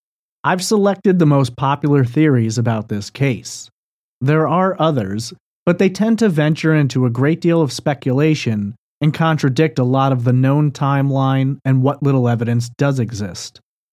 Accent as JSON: {"language": "English", "region": "New York", "country": "United States", "tie": "born or raised there", "said": "I was doing the same, growing up on Long Island."}